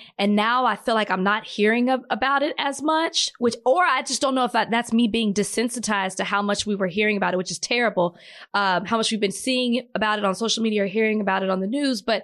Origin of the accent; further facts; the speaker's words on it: Dallas, Texas, United States; it's big in Dallas. I'm from Dallas.